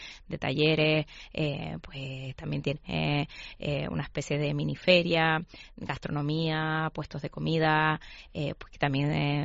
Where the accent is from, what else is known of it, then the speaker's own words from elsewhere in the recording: Canary Islands, Spain; pues que forman parte de nuestra identidad como canarios, ¿no?